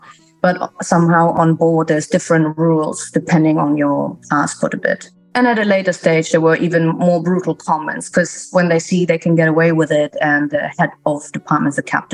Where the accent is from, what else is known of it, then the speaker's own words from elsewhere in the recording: Bremen, Germany; English is a second language; I'm based in Bremen, where I was actually born and educated.